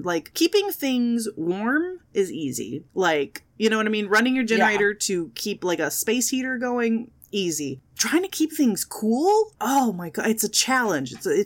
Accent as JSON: {"language": "English", "town": "San Antonio", "region": "Texas", "country": "United States", "tie": "born or raised there", "said": "Yeah, because I grew up in San Antonio. So I remember we would always get the leftovers from hurricanes and stuff"}